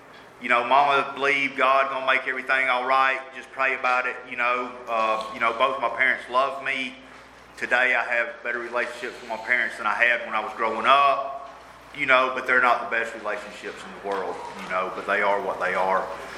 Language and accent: English; Athens, Georgia, United States; I grew up in the country. I didn't know nothing about little city, and I mean, I'm from Athens. It ain't no big city.